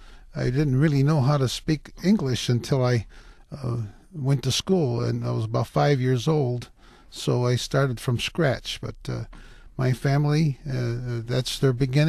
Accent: Detroit, Michigan, United States; I grew up in Detroit, and right in the inner city, about 2 miles away from downtown. My mother and dad both came from the old country, Italy.

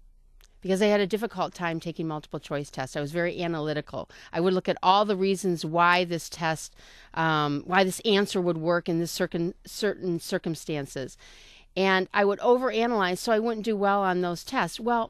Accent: Union Lake, Michigan, United States; I grew up in Union Lake, Michigan, and I grew up around lakes, and I was always in the water and swimming and sailing.

